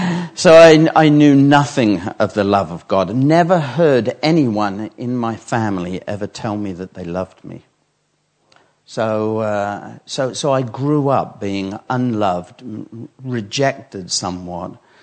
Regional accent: Harwich, East of England, United Kingdom; I'm originally from Harwich in Essex.

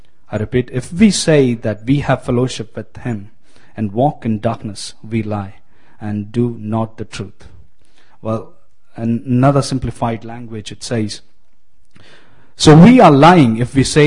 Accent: Kerala, India; I was born and brought up in India, as you all can see it. being more specifically, I'm from, I don't know if you know it, I'm from the southernmost state of India. It's called Kerala.

